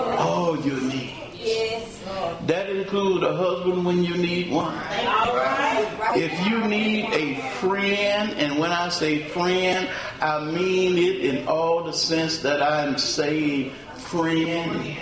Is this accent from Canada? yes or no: no; Germany; I grew up over in Germany.